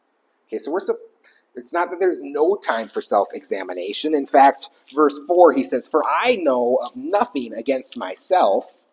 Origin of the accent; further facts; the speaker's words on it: United States; the easiest one as an American to bring up right now